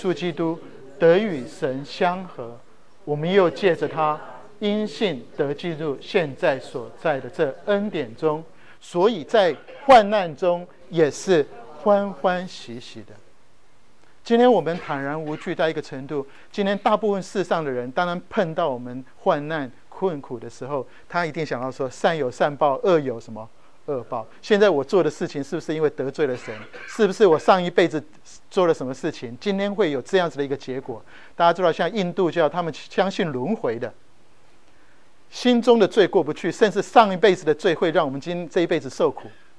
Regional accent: Taiwan; 我从台湾来，台湾有很多很多的庙宇，

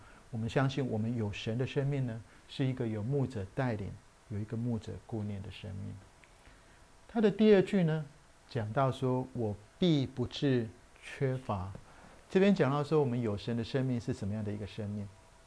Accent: Taiwan; 我跟玉芬，我们从台湾来，我们在大学时代，我们在淡江团契

